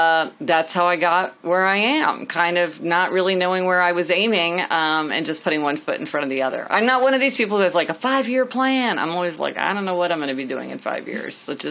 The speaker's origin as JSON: {"language": "English", "town": "Kansas City", "region": "Missouri", "country": "United States", "said": "Well, I am actually from Kansas City. This is my grandparents who live in North Platte, Nebraska. But still, Kansas City is far from New York City. So I came east to go to college."}